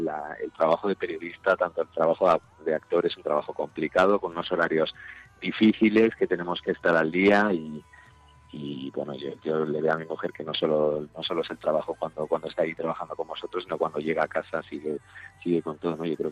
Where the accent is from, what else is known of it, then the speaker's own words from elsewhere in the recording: Basque Country, Spain; yo como muchísimos vascos cruzábamos en agosto, cruzábamos toda la península para irnos al Mediterráneo